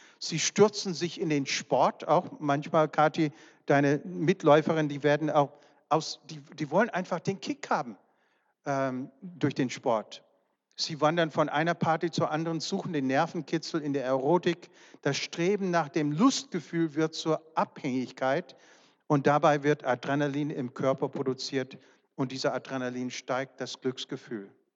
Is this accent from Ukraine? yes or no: no; United States; ich bin eigentlich Amerikaner von Haus aus, aber deutscher Abstammung.